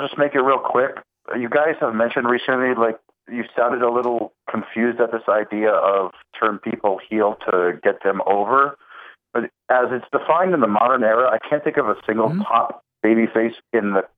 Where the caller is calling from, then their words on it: New Jersey, United States; in New Jersey.